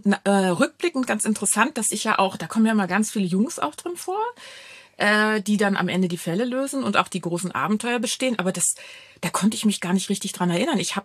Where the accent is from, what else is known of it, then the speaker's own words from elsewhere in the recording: Salzgitter, Lower Saxony, Germany; Ich komme ja aus Salzgitter, aus so einem Stadtzusammenhang, wo es so ganz viele Menschen gibt, die mir auch undurchsichtig und irgendwie auch so ein bisschen fremdbestimmt erschienen.